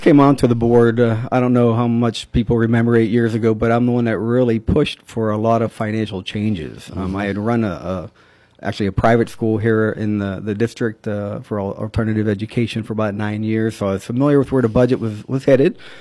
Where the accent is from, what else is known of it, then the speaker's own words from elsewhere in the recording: Pennsylvania, United States; raising my kids in Beaver County and growing up in Allegheny County, the middle school concept was not a new concept by any means.